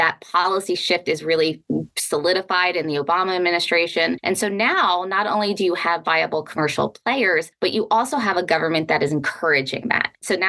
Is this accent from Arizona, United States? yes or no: no; Florida, United States; I grew up in Florida, one of the rare, you know, actual Floridians born and raised there, and grew up watching space shuttles launch all the time.